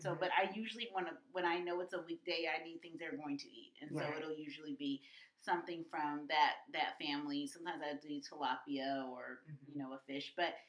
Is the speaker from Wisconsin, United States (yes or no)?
no; Los Angeles, California, United States; I grew up in South Los Angeles.